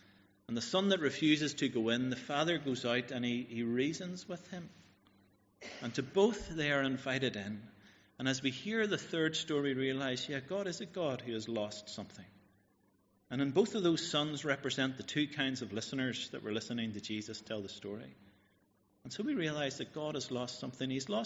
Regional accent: County Donegal, Ireland; I'm from Donegal, if I didn't say that at the start.

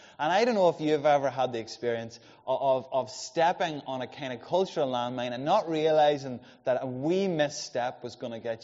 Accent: Ulster, Ireland; Some of you maybe don't know, I grew up in Monaghan

